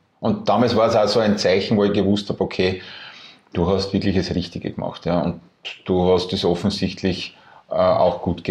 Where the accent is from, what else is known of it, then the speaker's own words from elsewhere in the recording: Burgenland, Austria; als Burgenländer im Burgenland Festivalgelände zu suchen.